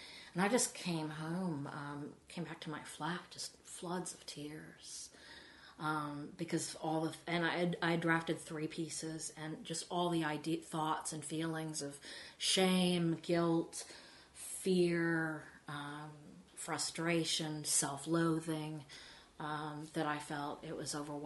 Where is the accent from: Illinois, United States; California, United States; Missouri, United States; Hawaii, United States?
Illinois, United States; growing up in Illinois in the 70s and 80s, where I had no gay friends that I knew of.